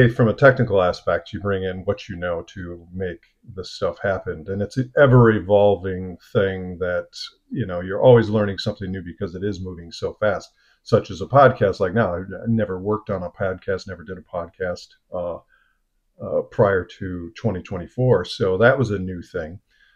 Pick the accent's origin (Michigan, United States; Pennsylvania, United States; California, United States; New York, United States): Michigan, United States; Slightly different from LA, but I grew up in Michigan, so the snow wasn't something foreign to me.